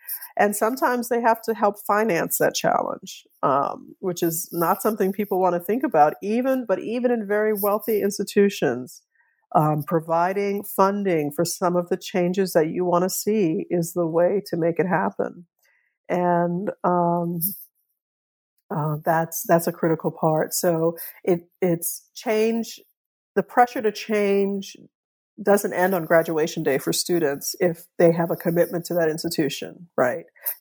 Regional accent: New Orleans, Louisiana, United States; So I grew up in New Orleans. I've learned that my family, on my father's side was there.

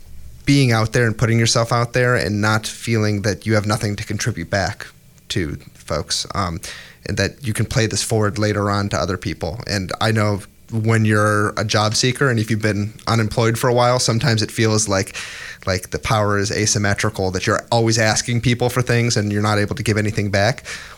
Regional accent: Cleveland, Ohio, United States; Well, you know, I'm from Cleveland, so I'm not even going to try to claim that the Browns are a great football team.

